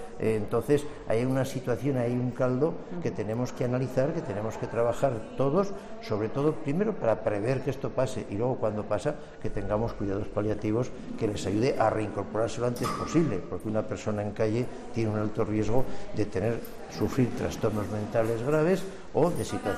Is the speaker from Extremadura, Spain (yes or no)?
no; Murcia, Region of Murcia, Spain; Porque somos locales, somos murcianos, para Murcia